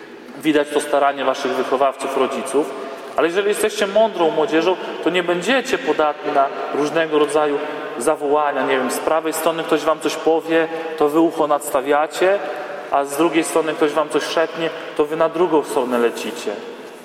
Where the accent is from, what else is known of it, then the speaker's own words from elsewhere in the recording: Toruń, Kuyavian-Pomeranian Voivodeship, Poland; ja z Torunia jestem